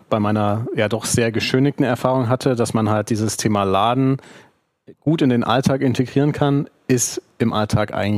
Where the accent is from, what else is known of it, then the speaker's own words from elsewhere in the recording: Hamburg, Germany; weil wir kommen ja beide aus Hamburg